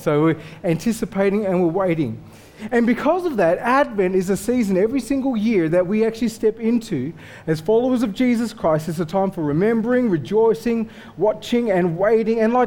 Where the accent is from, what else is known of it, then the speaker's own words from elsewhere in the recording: Armidale, New South Wales, Australia; I'm from Armidale, so I'm used to beginning talk down, like, and talk back.